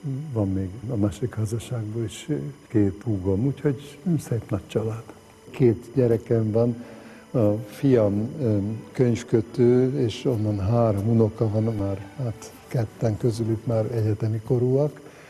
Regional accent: Székesfehérvár, Fejér, Hungary; also born or lived in Jászladány; az Jászladányhoz fűződik, ahol születtem. Fiatal tanárházas pár, apám anyám ott találkozott össze, anyám odavalósi volt, apám Veszprémből származott oda. Ahogy a tanáremberek vándorolnak egyik városról a másikra, mentünk Székesfehérvárra, ott kezdtem el az iskolákat

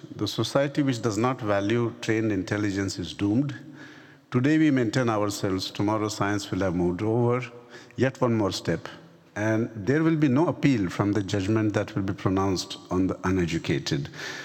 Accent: India; since I come from India.

